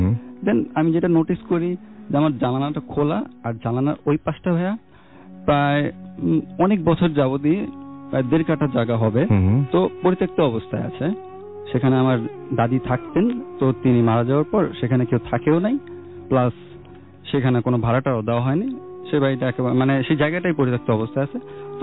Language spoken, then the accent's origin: Bangla; Dhaka, Dhaka Division, Bangladesh; আমি এসেছি পুরান ঢাকার মিলবারেক আলমগঞ্জ থেকে।